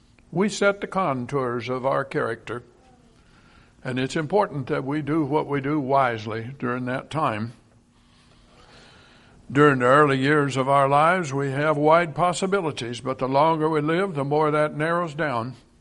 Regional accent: Iowa, United States; When I was a boy growing up in Iowa, they used to say, if the corn is knee-high by the 4th of July, it'd make.

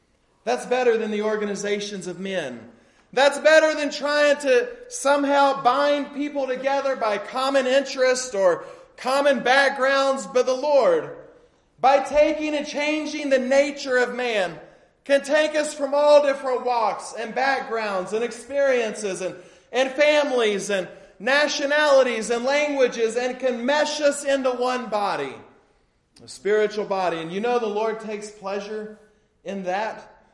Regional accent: Guthrie, Oklahoma, United States; if I tell someone I'm from Guthrie, it doesn't mean a whole lot. But if I say I'm from Oklahoma, they most of the time know where that is.

